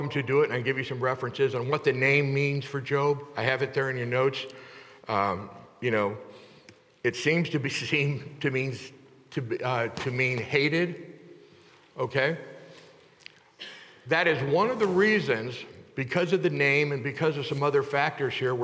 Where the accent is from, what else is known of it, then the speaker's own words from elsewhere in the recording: Texas, United States; I was from Texas, so Pecos Bill was a big deal.